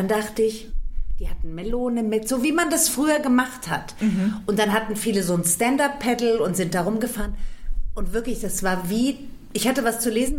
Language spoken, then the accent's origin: German; Hesse, Germany; Ich bin ja auch eine Hessin